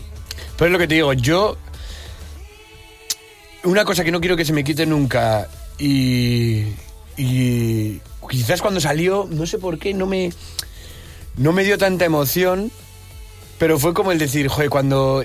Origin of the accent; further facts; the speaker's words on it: Pamplona, Navarre, Spain; Yo toco en la sala central, que es la sala más grande de Pamplona, de mi tierra.